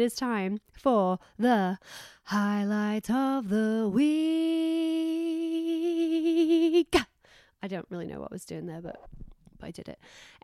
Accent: Doncaster, Yorkshire and the Humber, United Kingdom; And anyone who knows I'm from Doncaster.

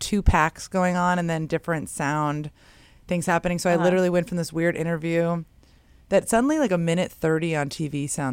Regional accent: San Francisco, California, United States; I grew up in San Francisco, so I do a lot of thrifting.

